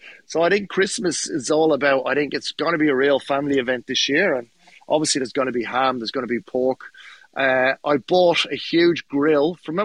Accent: Dublin, Leinster, Ireland; And I'm from Dublin going, what is going on?

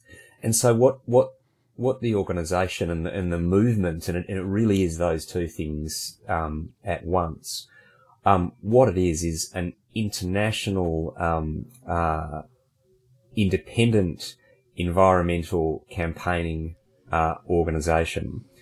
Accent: Australia; I'm 49. I turned 50 in just a little over a week. I'm Australian by origins and by where I live.

